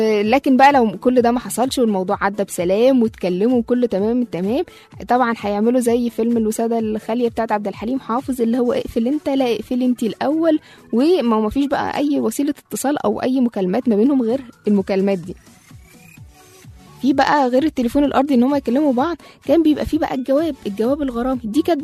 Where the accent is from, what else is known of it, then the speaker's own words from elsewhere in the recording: Egypt; وخصوصا إحنا كمصريين من أكتر الشعوب العاطفية، فكان الحب في التسعينات له طعم تاني.